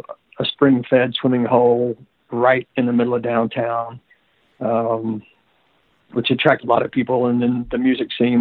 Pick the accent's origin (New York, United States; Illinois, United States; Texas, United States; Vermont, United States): Texas, United States; Tyler; I grew up in Tyler, Texas, which is about 90 miles east of Dallas